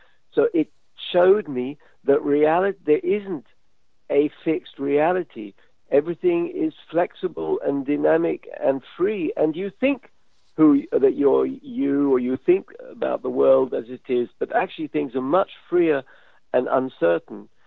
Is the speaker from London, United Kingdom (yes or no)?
yes; London, United Kingdom; One actually is from my childhood when I was, I guess, seven, growing up in London